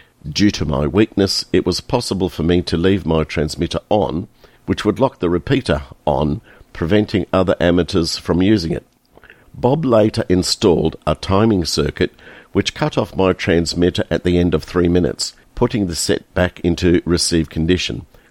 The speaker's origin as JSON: {"language": "English", "town": "Toronto", "region": "Ontario", "country": "Canada", "moved": "as an adult", "lives_now": "Australia", "said": "As a Canadian from Toronto who had arrived in Perth in 1977 to teach high school, I enjoyed the sun-filled sandgroper life. and extended my stay from 1 to 3 years."}